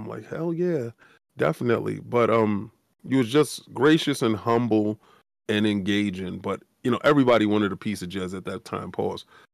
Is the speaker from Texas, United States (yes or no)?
no; Bronx, New York, United States; we come from the South Bronx. And it's worse now, if you can believe it. But it was very bad then. And I come from the worst side, right?